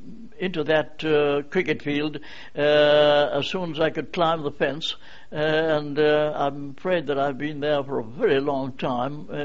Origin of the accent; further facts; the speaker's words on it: Gosforth, North East England, United Kingdom; born there; I was born in the Grove in Gosforth, which is an old terrace house built somewhere around about 1854, and it has gardens running down to the cricket field. And I was born on the 26th of August, 1893